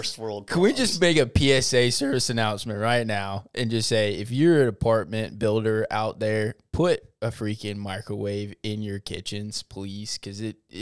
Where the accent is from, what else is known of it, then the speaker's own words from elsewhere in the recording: Kentucky, United States; also born or lived in Lexington / Illinois; now in Atlanta, United States; I have lived in Atlanta for 2 years now. I grew up in Kentucky, where I moved around a couple of times, where I lived in Illinois, and then moved back to Kentucky. Pretty much call myself a Kentuckian because I spent, 15 years of my life there.